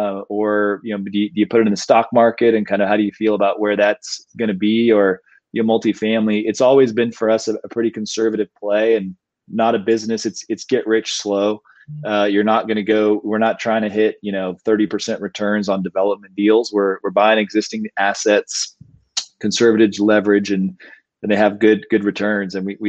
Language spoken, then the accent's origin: English; Austin, Texas, United States; You know, so we're born and raised in Austin.